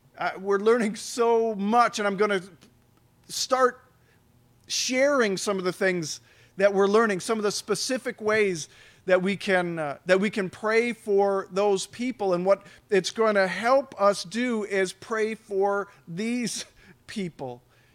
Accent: Mosinee, Wisconsin, United States; I grew up in Mozanie. I'm a Marathon County guy. We're a Marathon County church.

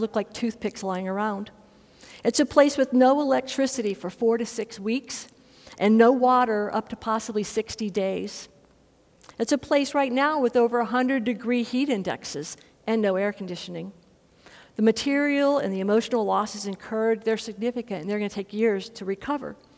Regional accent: Lake Charles, Louisiana, United States; See, Lake Charles, Louisiana is my hometown. Ooh, this is gonna be hard. It's the place my great-grandfather in 1926, no, not now, my great-grandfather in 1926 started our family business at the Port of Lake Charles

